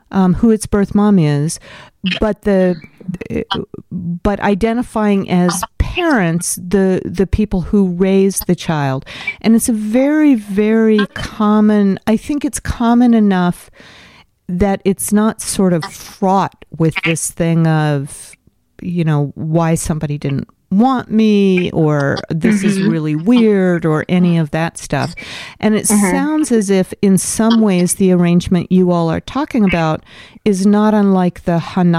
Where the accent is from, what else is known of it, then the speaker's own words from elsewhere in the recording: Hawaii, United States; born there; You know, I was born in Hawaii, and I'm not Hawaiian